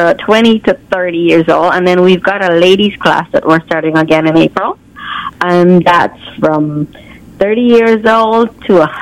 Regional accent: Scarborough, Ontario, Canada; I'm from Scarborough.

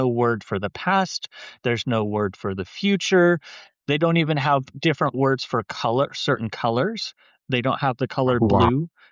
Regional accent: United States; So I think having a solution for, you know, other languages, it's weird as an American. You know, we are so soaked in our own language

